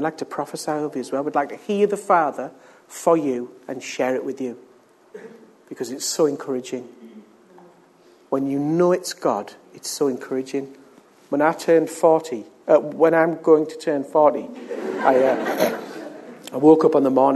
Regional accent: United Kingdom; We're British. We're not used to touchy-feely things.

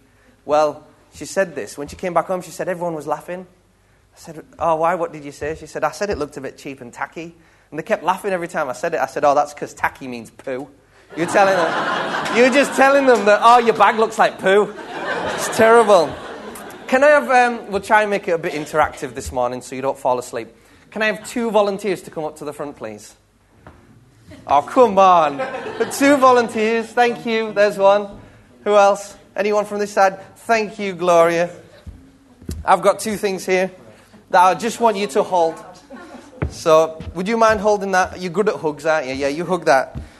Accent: Philippines; I'm a second-generation missionary. I grew up out there in the Philippines, so I could speak a few of the dialects out there.

